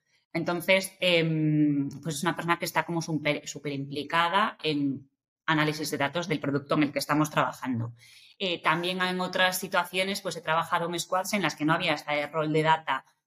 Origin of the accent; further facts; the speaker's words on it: Galicia, Spain; also born or lived in Madrid; Y yo soy gallega, que me encanta decirlo. Hasta hace un año vivía en Madrid, entonces tenía como más sentido decirlo. Ahora vivo en Galicia